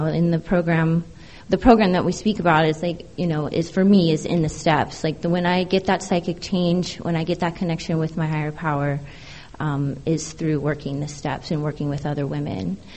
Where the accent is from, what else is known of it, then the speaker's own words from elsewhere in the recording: San Diego, California, United States; I am from San Diego, born and raised, and I did all my drinking and using in this town.